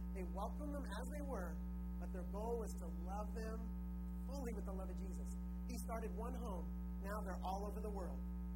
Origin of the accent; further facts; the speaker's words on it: United States; I grew up in America. It's the land of complaining.